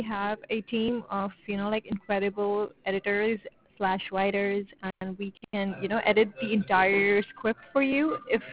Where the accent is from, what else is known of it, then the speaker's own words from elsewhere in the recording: Mumbai, Maharashtra, India; born there; Sorry, I was born in Mumbai.